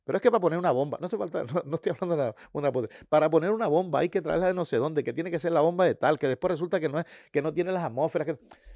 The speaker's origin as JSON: {"language": "Spanish", "town": "Toto", "region": "Canary Islands", "country": "Spain", "said": "yo soy de Toto, pueblito pequeño, me recuerdo de toda la vida"}